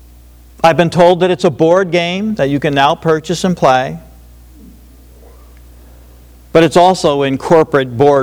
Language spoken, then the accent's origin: English; Troy, New York, United States; I had 7 sons. I know the King of the Mountain. I grew up in South Troy.